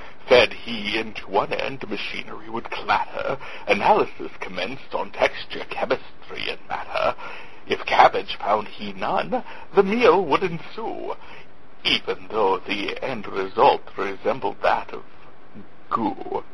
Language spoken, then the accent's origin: English; North Dakota, United States; I am from North Dakota, where we are having some glorious fall weather